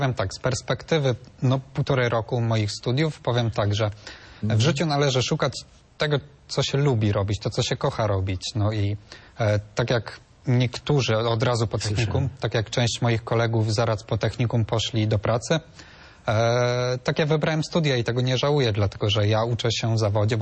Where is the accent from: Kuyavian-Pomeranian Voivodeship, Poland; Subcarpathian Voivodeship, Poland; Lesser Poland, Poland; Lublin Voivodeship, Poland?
Kuyavian-Pomeranian Voivodeship, Poland; Toruń; Ja jestem z Torunia, ojcze.